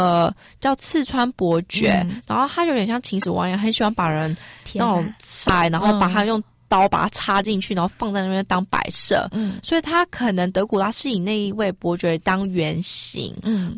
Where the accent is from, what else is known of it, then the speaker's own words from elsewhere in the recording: New Zealand; 我记得我小时候在纽西兰的时候，我有一个朋友他们就住在墓地旁边